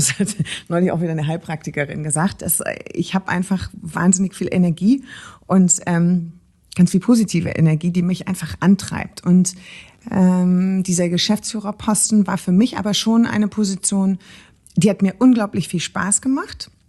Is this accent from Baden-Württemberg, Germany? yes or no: yes; Radolfzell, Baden-Württemberg, Germany; also born or lived in Konstanz; Nee, aber ich komme vom Bodensee.